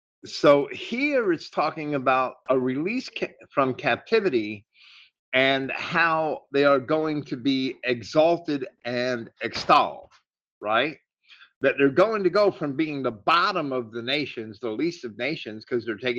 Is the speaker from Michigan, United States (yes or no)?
no; Bayonne, New Jersey, United States; Where I lived in Bayonne, New Jersey, and I moved from Jersey City to Bayonne when we were six. When I was 16, my parents moved us.